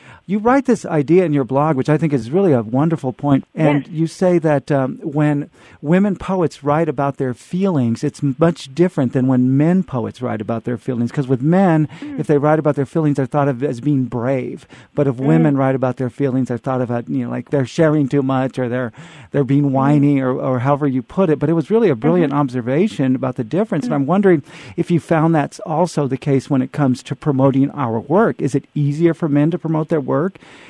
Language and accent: English; Fresno, California, United States; And I'm from Fresno.